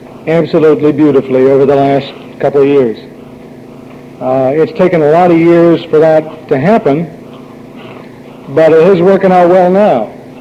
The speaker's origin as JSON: {"language": "English", "town": "Greensboro", "region": "North Carolina", "country": "United States", "said": "As Jackie was saying … I'm from Greensboro."}